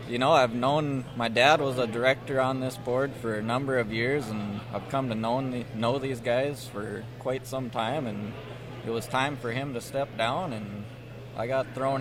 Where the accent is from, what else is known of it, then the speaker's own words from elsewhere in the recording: Berthold, North Dakota, United States; So, yeah, I'm from Berthold, North Dakota. I farm with my dad out there.